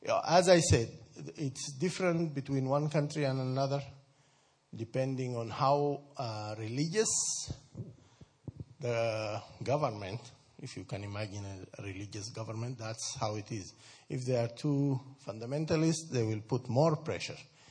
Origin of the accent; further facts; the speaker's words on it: Sudan; I grew up in Sudan, North Sudan, and at that time it was one Sudan, so we had quite a bit of freedom.